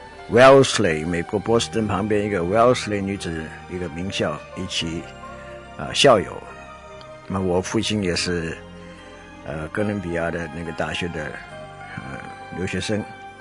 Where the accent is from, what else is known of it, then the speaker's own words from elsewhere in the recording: Shanghai, China; also born or lived in Beijing; 我是一个上海人，我爸爸是上海的银行家，我母亲呢是一个广东人啊，生在香港长在新加坡